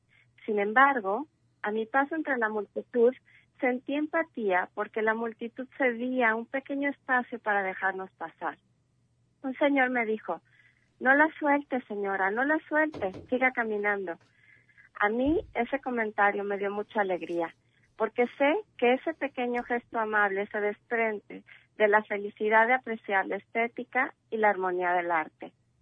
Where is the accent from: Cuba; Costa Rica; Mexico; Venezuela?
Mexico; Guadalajara, Jalisco; Así somos los tapatíos.